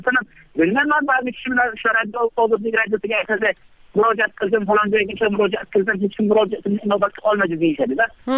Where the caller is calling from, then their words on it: Shahrisabz, Qashqadaryo Region, Uzbekistan; Shahrisob, Qashqadaryo.